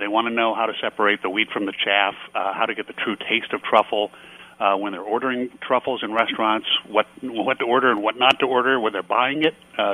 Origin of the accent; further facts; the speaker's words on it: Prairie Village, Kansas, United States; Growing up in Prairie Village, Kansas, and not around a lot of Polish kids.